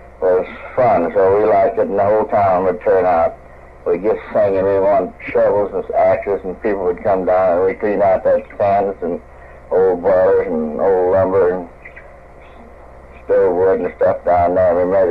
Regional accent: Albuquerque, New Mexico, United States; born there; now in Alaska, United States; I was born in 1885 in Albuquerque, New Mexico.

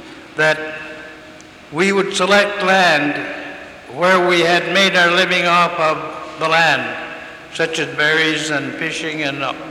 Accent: Imangak, Alaska, United States; I came from Imangak on the lower Yukon River.

